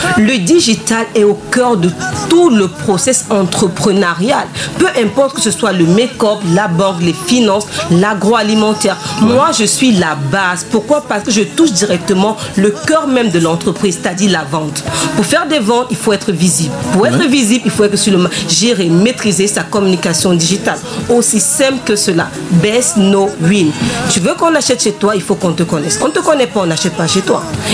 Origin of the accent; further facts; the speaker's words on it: Cameroon; Je suis camerounaise.